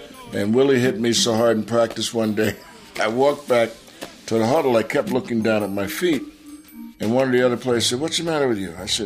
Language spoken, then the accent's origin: English; East Orange, New Jersey, United States; I was born and raised in New Jersey, East Orange, New Jersey, and I was slightly better than average high school football player.